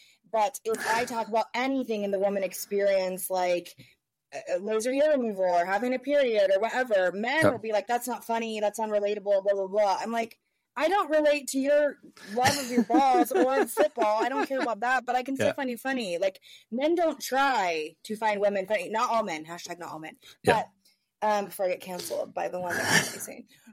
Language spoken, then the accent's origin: English; United States; now in United Kingdom; a lot of people want to challenge me because I'm American, so I can't pronounce any county in this godforsaken country.